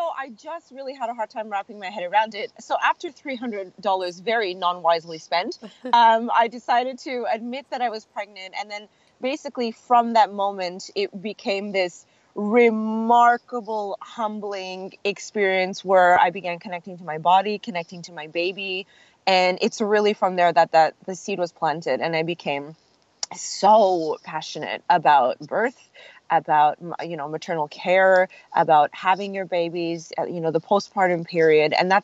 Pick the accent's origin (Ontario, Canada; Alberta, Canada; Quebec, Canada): Quebec, Canada; Montreal; now in Australia; I'm from Montreal. My dad's Italian, my mom's French. My kids are born in Australia and Canada, and I'm now a permanent resident in Australia.